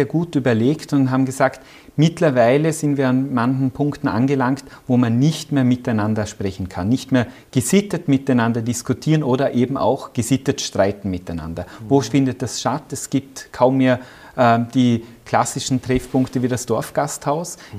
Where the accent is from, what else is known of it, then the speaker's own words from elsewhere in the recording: Lustenau, Vorarlberg, Austria; Ich erinnere mich gerade an letzten Samstag, wo ich beim Marktbesuch in meiner Heimatgemeinde Lustenau mit einer Person länger debattiert habe